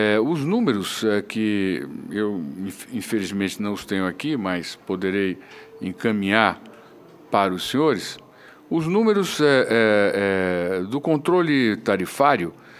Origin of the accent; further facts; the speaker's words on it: Rio de Janeiro, Brazil; eu sou do estado do Rio de Janeiro